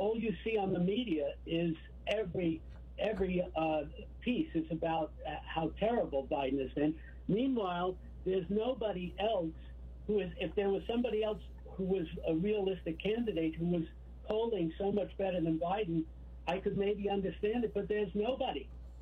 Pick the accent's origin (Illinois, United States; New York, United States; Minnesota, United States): New York, United States; Queens; I went and worked with Hillary because I grew up in Queens. I knew what Donald Trump was from long, long ago.